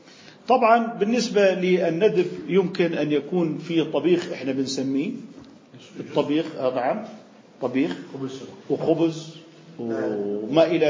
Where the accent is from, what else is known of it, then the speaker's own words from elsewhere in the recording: Jordan; يعني إحنا عندنا بالأردن خبز، الأرز